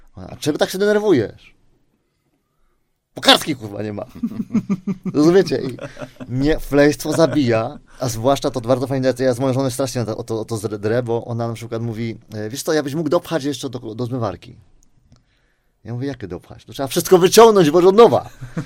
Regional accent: Lesser Poland, Poland; ja jestem góralem z pochodzenia

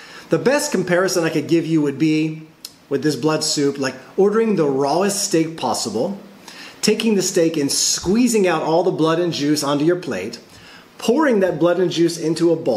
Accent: Alabama, United States; Growing up in Alabama, I just wasn't raised on that much fish.

